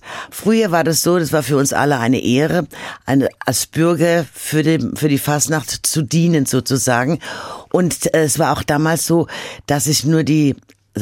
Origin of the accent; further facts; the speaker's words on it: Mainz, Rhineland-Palatinate, Germany; Bei uns in Mainz war auch das vom Musikalischen halt nicht so bekannt und hochgegriffen wie in Köln.